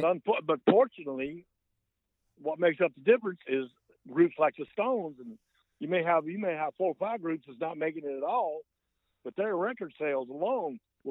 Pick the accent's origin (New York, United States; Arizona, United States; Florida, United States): Florida, United States; now in Nashville, United States; I was born and raised in Florida, and I moved up here in 69, but I've been here, God, 50 years. Here in Nashville for 50 years, yeah.